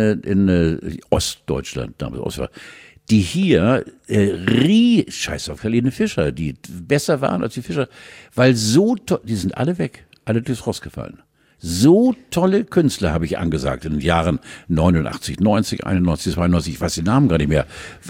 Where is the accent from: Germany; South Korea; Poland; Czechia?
Poland; Stargard, West Pomeranian Voivodeship; born there; Ich bin Zoni, ich bin geboren in Stargard bei Stettin, also ich bin der Pole.